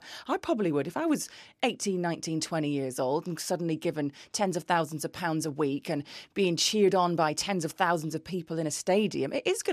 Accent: Middlesbrough, North East England, United Kingdom; where they beat Middlesbrough in the final, my hometown team

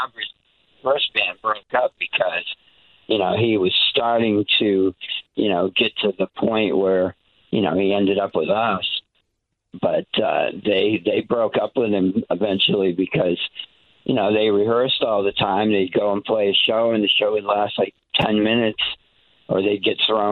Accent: New Hampshire, United States; So we were kind of like the outcasts of our town because we grew up in a small town in New Hampshire, you know.

